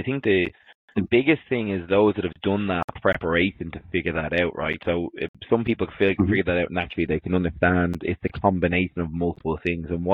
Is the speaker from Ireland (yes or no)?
yes; Ireland; And as Irish people, and in general, I don't think that we're naturally very forthcoming or forward in terms of how we bring across who we are